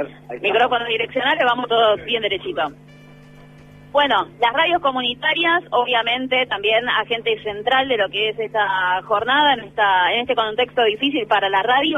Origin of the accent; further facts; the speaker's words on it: Viedma, Río Negro, Argentina; Sí, yo soy de Viedma, de Río Negro.